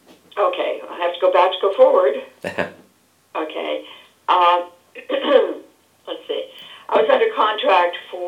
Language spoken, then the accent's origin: English; Rolla, Missouri, United States; I was raised with doctors in Rolla, Missouri. I lived with doctors for about 6-7 years.